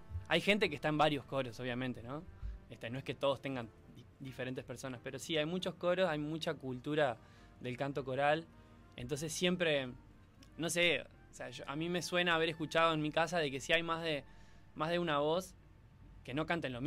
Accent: Colonia Valdense, Colonia, Uruguay; yo soy de Colonia Valdense, vamos a dar contexto, ¿no?

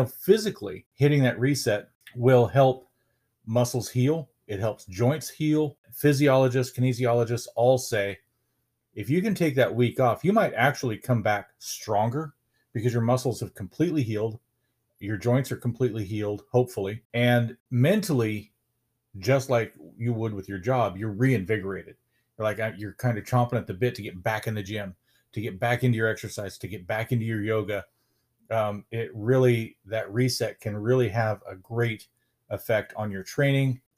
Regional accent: Colorado, United States; I come from Colorado. We've got our Rockies and we're very, you know, we're very loyal to our Rockies.

